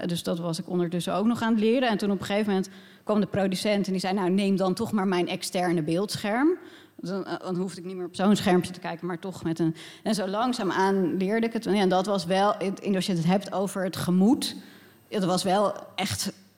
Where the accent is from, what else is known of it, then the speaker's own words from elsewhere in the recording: Texel, North Holland, Netherlands; ik kom van Texel